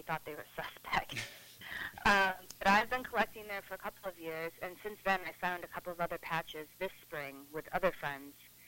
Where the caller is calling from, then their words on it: Tivoli, New York, United States; I'm calling you from Tivoli.